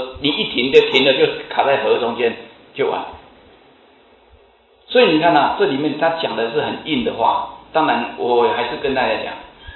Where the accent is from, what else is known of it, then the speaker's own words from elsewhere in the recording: Taiwan; 我们台湾话叫金秀命